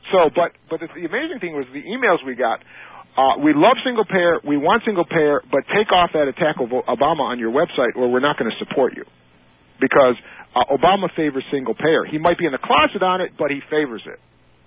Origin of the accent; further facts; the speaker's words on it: Berkeley Springs, West Virginia, United States; Here, you're calling me in my hometown of Berkeley Springs, West Virginia, where it's the second district